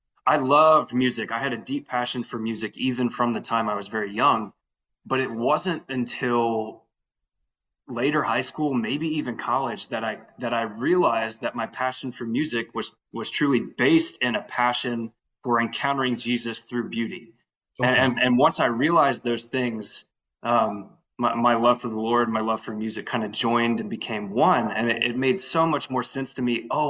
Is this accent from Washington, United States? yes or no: no; Lafayette, Louisiana, United States; So I am from Louisiana. I'm actually from Lafayette originally, so part of Cajun culture